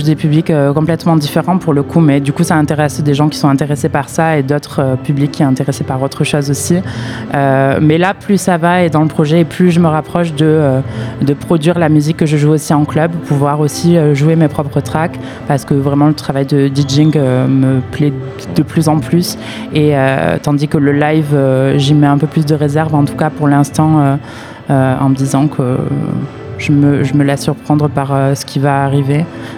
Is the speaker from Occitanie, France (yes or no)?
yes; Carcassonne, Occitanie, France; also born or lived in Marseille; J'ai vécu 8 ans à Marseille, oui, mais de base, je suis de Carcassonne.